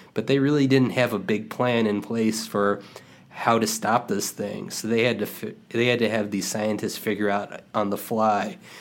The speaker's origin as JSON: {"language": "English", "country": "United States", "said": "it happened in the United States, and I'm from the United States, and Chernobyl seemed like a million miles away."}